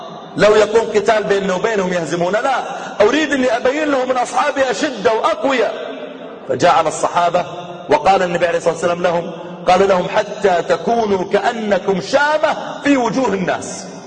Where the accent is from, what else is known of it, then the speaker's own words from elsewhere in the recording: Riyadh, Riyadh Province, Saudi Arabia; يعني مثلا عندنا في الرياض